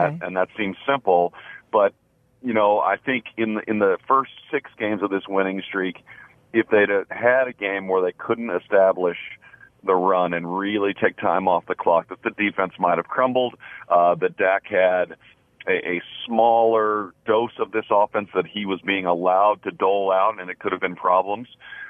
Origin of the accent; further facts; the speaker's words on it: Kansas City, Missouri, United States; I grew up in Kansas City, so the cold doesn't scare me either.